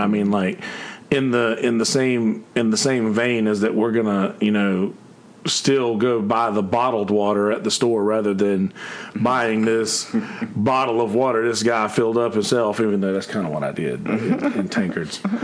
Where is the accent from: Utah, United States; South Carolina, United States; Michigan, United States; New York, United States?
South Carolina, United States; Bennettsville; drove through my hometown of Bennettsville, South Carolina, and that's like Marlboro County, right, for like the tobacco Marlboro. Like, I'm from Marlboro County.